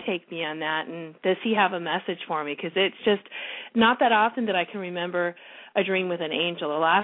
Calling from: California, United States; I'm calling from California this morning.

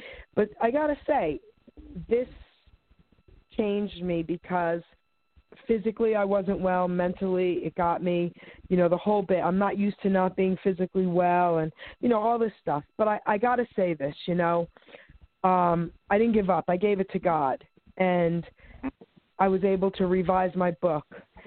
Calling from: New Jersey, United States; Sweet Pea, it's a Jersey Jewel. I'm calling from New Jersey.

